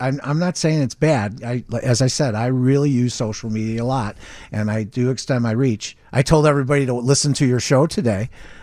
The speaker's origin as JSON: {"language": "English", "town": "Chicago", "region": "Illinois", "country": "United States", "tie": "born or raised there", "lives_now": "Phoenix, United States", "said": "Northwest Side. I went to St. Cornelius Parish, Lane Tech. So"}